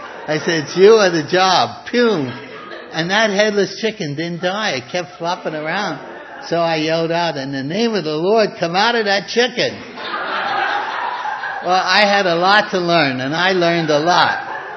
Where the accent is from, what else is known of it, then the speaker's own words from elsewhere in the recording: Brooklyn, New York, United States; Now, I'm a boy from Brooklyn. I never saw a live cow in my life.